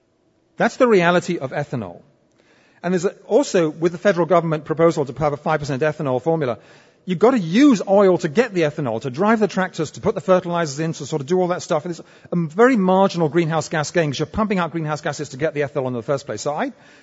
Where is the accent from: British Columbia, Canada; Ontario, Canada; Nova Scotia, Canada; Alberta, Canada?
British Columbia, Canada; Victoria; I'm from Victoria, and I look at Vancouver, I go, whoa, mommy, what do I do?